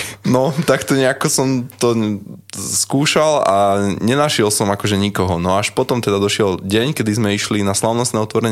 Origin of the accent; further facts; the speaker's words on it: Ružomberok, Žilina Region, Slovakia; pochádzam z Ružomberka.